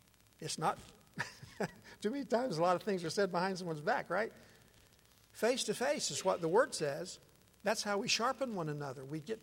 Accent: Florida, United States; Now, I grew up in Central Florida. My dad owned a little neighborhood grocery store.

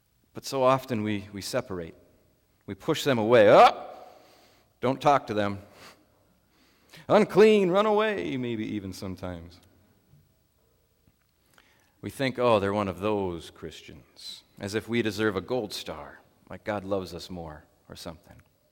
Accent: Minnesota, United States; born there; I was born in Minnesota, in the United States, in North America, in the Western Hemisphere.

